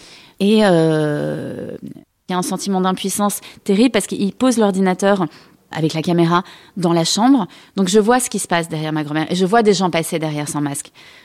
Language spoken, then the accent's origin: French; Grenoble, Auvergne-Rhône-Alpes, France; now in Paris, France; J'ai passé toute mon enfance avec elle à Grenoble, donc on avait des liens très forts.